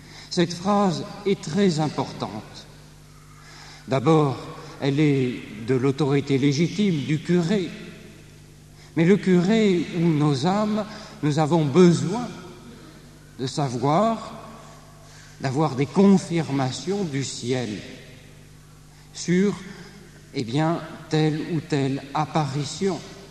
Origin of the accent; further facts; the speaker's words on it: France; puisque nous sommes français, avec un certain esprit critique